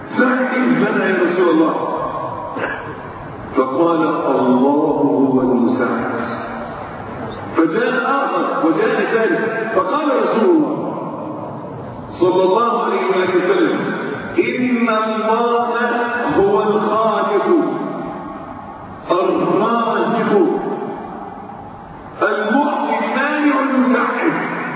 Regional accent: Egypt; حصل عندنا في مصر غلاء فاحش، تضاعفت الأسعار

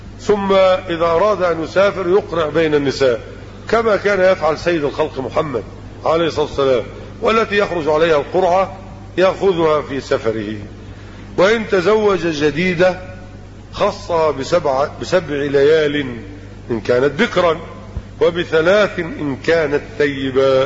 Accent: Egypt; فإن النسوة عندنا في مصر بل وفي غير مصر لا تحل إشكالهن إلا بالتعدد

